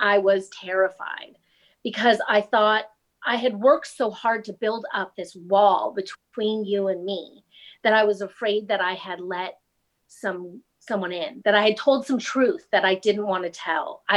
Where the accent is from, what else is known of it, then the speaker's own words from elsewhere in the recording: Lafayette, California, United States; I was born and raised in Contra Costa County. I'm totally a local kid, sort of done wrong, but I grew up in Lafayette.